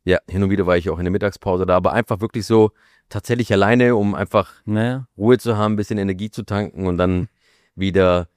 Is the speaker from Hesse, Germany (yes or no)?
no; Stuttgart, Baden-Württemberg, Germany; du bist ja Stuttgarter, ich bin Stuttgarter.